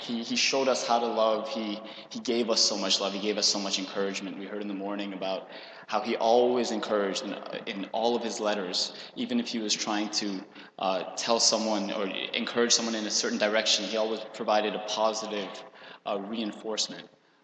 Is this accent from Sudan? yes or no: no; Vrindavan, Uttar Pradesh, India; born there; I had the good fortune, it wasn't my choice, but I was born in Vrindavan. My parents were living there at the time, and I had the fortune of attending Gurukul for basically all my life.